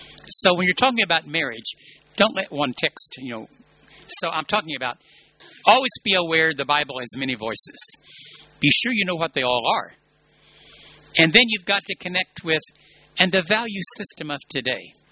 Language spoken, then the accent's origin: English; Birmingham, Alabama, United States; We're from Birmingham, Alabama. We know stories where they threw stones at black people we know.